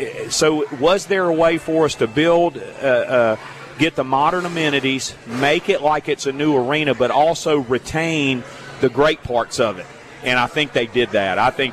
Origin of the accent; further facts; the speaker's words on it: Hattiesburg, Mississippi, United States; But when I grew up here in Hattiesburg, this was before the Coast Coliseum was built.